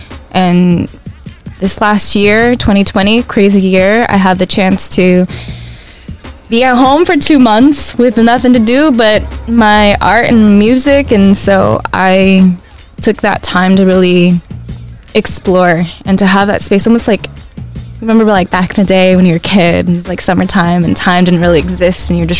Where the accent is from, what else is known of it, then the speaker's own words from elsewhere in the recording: Arizona, United States; Yeah, I come from Chinese parents. I'm Chinese American. I identify as Chinese American.